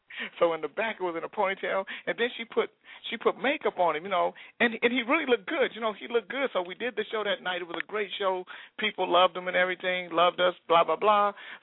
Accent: Canada; We come from Canada. We're in Toronto

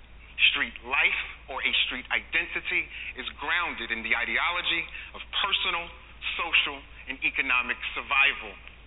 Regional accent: New York City, New York, United States; also born or lived in New Jersey; I was born in Harlem, New York City. I was also raised in both Harlem, New York, and North New Jersey.

